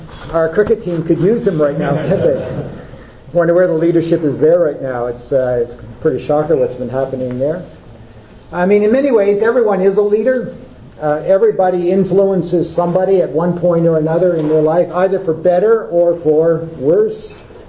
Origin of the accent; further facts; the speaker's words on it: Canada; moved away as an adult; now in Australia; I sound a little different because I come originally from Canada. Originally came from Canada just over 5 years ago, and came here to Australia